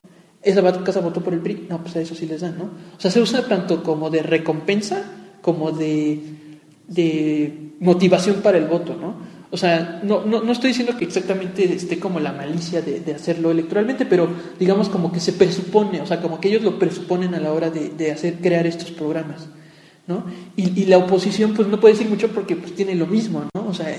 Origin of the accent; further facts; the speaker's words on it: Mexico; ya está muy metido dentro de nuestra como conciencia colectiva como mexicanos